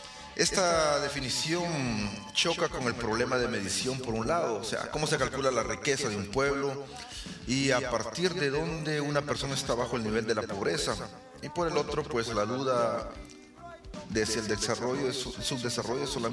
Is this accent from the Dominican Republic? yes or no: no; El Salvador; Y ustedes me dirán, ¿por qué en Guatemala si soy salvadoreño?